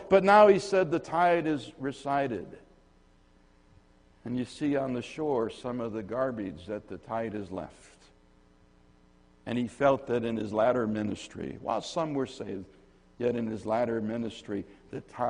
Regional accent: Michigan, United States; Where I grew up in Michigan, we had in our backyard trees, apple trees and cherry trees, and they weren't always bearing fruit.

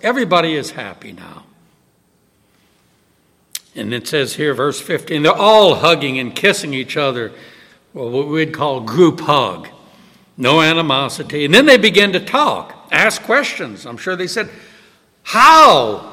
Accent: New Orleans, Louisiana, United States; We grew up together in New Orleans. And on this one block, there were 22 kids.

